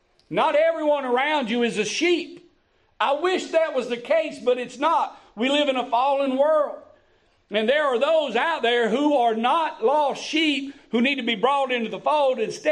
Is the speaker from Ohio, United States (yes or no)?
no; North Carolina, United States; I'm born and raised in North Carolina. My dad grew up as a sharecropper. We come from very poor means.